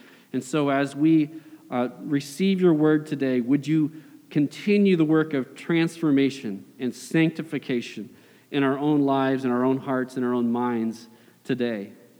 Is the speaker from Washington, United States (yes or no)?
yes; Washington, United States; Originally, I grew up in the Seattle area